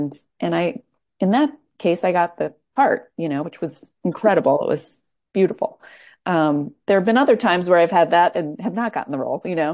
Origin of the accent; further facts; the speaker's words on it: Queens, New York, United States; I know that I am so right for this role. I grew up in Queens. This role is basically my mother.